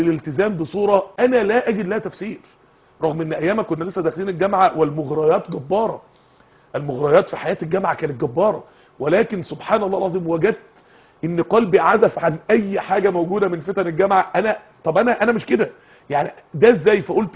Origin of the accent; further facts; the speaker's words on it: Egypt; السمن ده عندنا في مصر في القرى الفلاح يفطر سمن بلدي وينزل يفلح في الارض